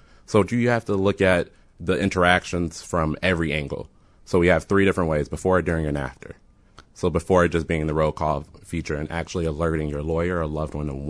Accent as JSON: {"language": "English", "town": "Chicago", "region": "Illinois", "country": "United States", "said": "I'm actually from the west side."}